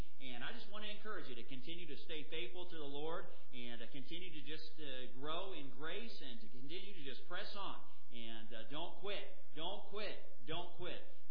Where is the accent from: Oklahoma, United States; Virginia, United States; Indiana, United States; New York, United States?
Oklahoma, United States; And I'm from the South. I'll give you just this little side note. I grew up in the South just a little bit there, like I said, from Oklahoma area.